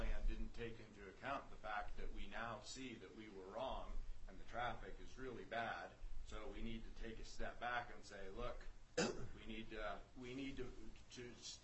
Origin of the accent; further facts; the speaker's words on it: Ohio, United States; I grew up in Ohio. We have the same issues, the whole thing.